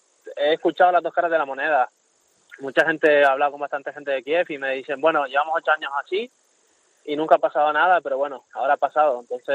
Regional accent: Moya, Canary Islands, Spain; Gobierno de Canarias, Moya, de mi pueblo

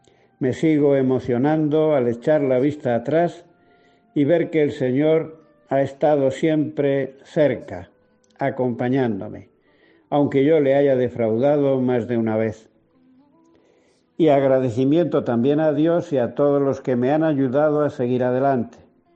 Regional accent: Sahúgo, Castile and León, Spain; en Sahugo, mi pueblo de nacimiento. El obispo don Demetrio Mansilla Reollo me ordenó de presbítero, acompañado por mi familia y la gente con la que compartí mi infancia.

